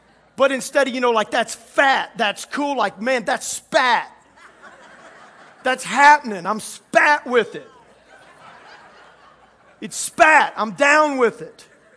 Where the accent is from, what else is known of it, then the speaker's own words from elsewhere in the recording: Louisiana, United States; So I'm from Louisiana. We like live in swamps, so it's like mud's everywhere.